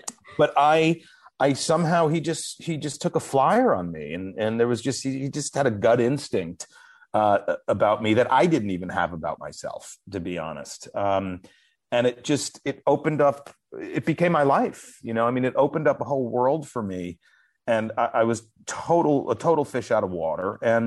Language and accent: English; New York City, New York, United States; I was sort of like a wayward youth in New York City. I was from New York, but I was working in a restaurant